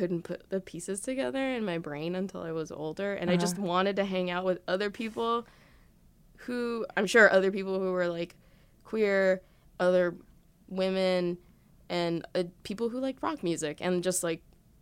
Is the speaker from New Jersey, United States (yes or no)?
yes; Elizabeth, New Jersey, United States; So I grew up in Elizabeth, which is like